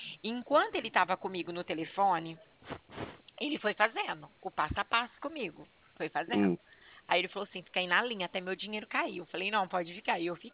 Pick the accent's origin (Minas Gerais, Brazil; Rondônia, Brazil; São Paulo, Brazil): São Paulo, Brazil; Bebedouro; Eu sou de Bebedouro.